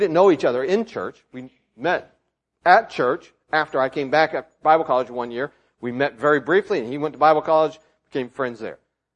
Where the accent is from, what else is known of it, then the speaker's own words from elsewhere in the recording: West Virginia, United States; maybe because I grew up in West Virginia, that's what it is